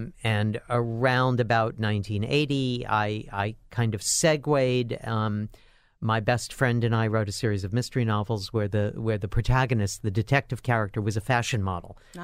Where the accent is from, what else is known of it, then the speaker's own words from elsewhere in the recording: New York City, New York, United States; I used to joke that I grew up in Madison Square Garden, Yankee Stadium, the Polo Grounds, and later Shea Stadium.